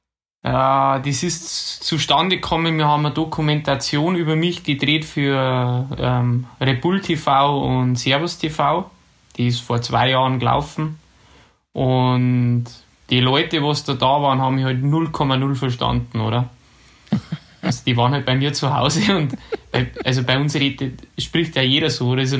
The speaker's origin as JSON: {"language": "German", "country": "Germany", "said": "Für mich war das ganz klar, dass ich Deutscher bin."}